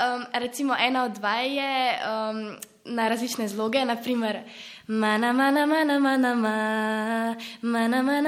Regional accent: Škofja Loka, Upper Carniola, Slovenia; stara sem 16 let, prihajam iz Škofje Loke

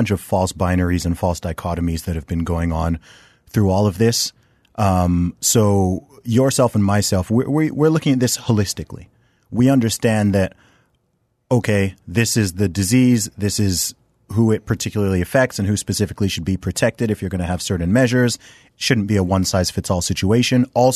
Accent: United Kingdom; In my home country of the UK, the average age of death is over 80 years old.

